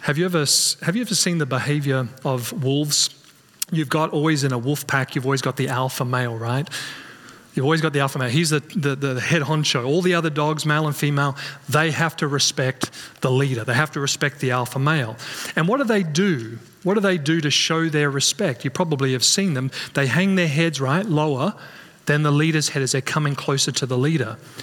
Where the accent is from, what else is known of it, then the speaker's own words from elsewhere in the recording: Australia; Now, I'm from Australia, so we see this all the time